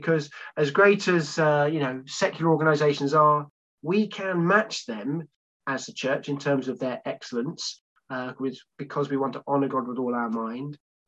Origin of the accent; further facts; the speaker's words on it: Cambridge, East of England, United Kingdom; though I grew up in Cambridge.